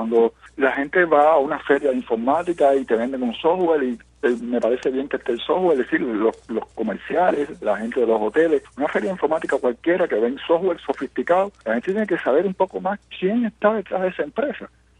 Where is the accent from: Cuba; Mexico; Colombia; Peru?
Cuba; yo como ciudadano cubano, como trabajador cubano que aporto dinero a PIB y trabajo todos los días, como muchos cubanos